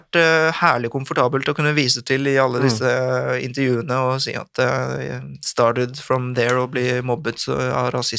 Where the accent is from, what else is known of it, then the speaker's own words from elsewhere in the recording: Bærum, Akershus, Norway; also born or lived in Oslo; Jeg ble født på Østkanten og ble 10 år der før vi flyttet til Bærum. Og der ble jeg 18 år, så jeg hadde liksom halve barndommen min, men de mest formende årene ja. I Bærum.